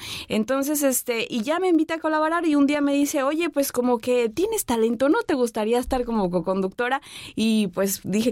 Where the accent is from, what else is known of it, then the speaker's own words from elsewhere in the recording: Los Cabos, Baja California Sur, Mexico; also born or lived in Guadalajara; Y bueno, yo nací en Guadalajara, Jalisco, pero mis papás, haz de cuenta, no tenían ni un mes de que había nacido cuando se vinieron a vivir aquí a Los Cabos.